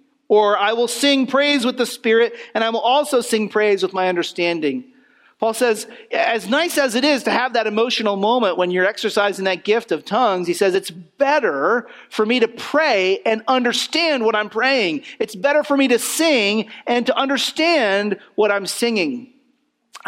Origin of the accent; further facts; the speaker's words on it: United States; one of the unfortunate byproducts of growing up in America is that our primary question is often just, what do I want?